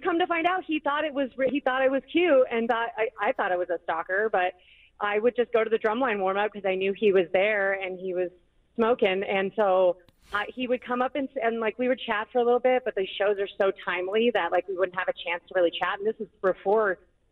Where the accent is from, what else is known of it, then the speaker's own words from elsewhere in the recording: San Diego, California, United States; now in Colorado, United States; I moved out to Colorado here because I'm from San Diego. Moved out here, and now we're married with a kid.